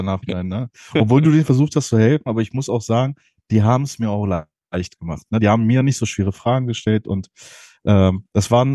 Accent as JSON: {"language": "German", "town": "Hanover", "region": "Lower Saxony", "country": "Germany", "said": "ich komme aus Hannover. Ich bin hier am Flughafen Hannover beschäftigt. … 31 Jahre alt. Bin jetzt seit 2020 am Flughafen Hannover."}